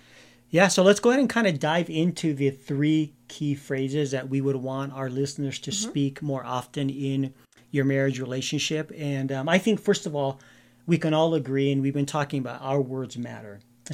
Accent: Colorado Springs, Colorado, United States; we come from the Colorado Springs area. We live in a little suburb of Springs called Fountain, Colorado.

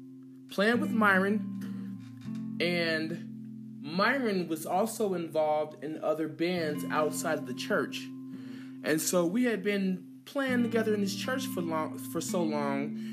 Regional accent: Dayton, Ohio, United States; moved away as an adult; Well, I'm originally from Dayton, Ohio. And, you know, I actually joined the Army when I was 18

